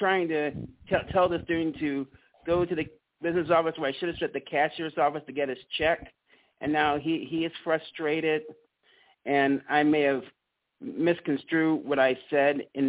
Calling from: Mississippi, United States; Mississippi.

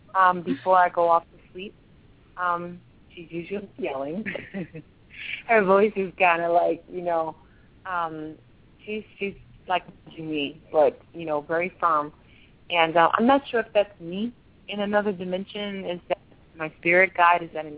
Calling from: New York, United States; I'm calling from New York.

